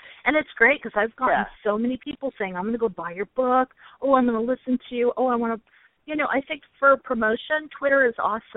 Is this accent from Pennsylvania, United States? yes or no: no; New York, United States; But I'm Italian. I'm from New York. I can't stop talking as it is.